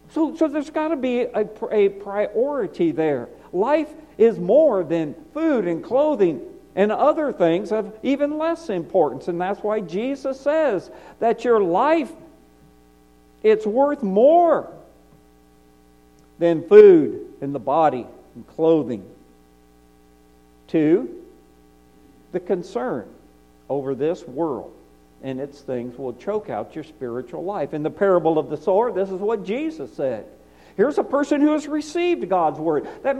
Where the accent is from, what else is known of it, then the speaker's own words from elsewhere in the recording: Texas, United States; also born or lived in Ohio; Move around, you know, growing up in Texas and later up in Ohio. But as I began to move around, and I'm preaching in Tennessee